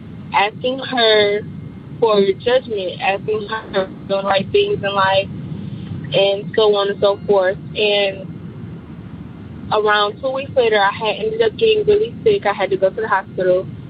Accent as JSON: {"language": "English", "town": "Detroit", "region": "Michigan", "country": "United States", "said": "I'm from Detroit."}